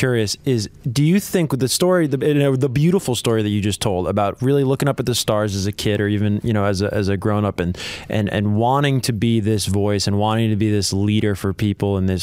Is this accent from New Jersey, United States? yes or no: yes; New Jersey, United States; I'm from Jersey and I can't pronounce shit.